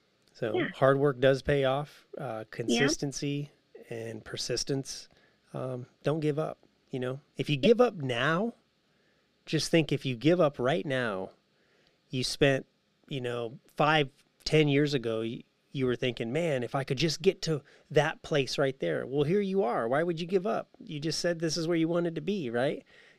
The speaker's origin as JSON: {"language": "English", "region": "Arizona", "country": "United States", "said": "I come from Arizona, and there's a lot of stucco buildings. There's a lot of stucco homes."}